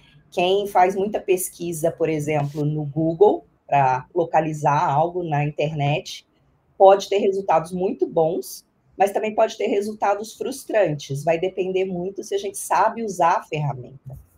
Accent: Belo Horizonte, Minas Gerais, Brazil; accent: Minas Gerais; Vou perceber também que eu sou mineira, pelo sotaque. Estamos aqui falando de Belo Horizonte.

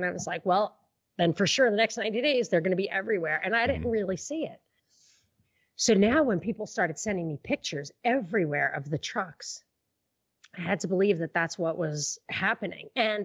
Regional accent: New York, United States; also born or lived in San Francisco; I remember growing up in New York

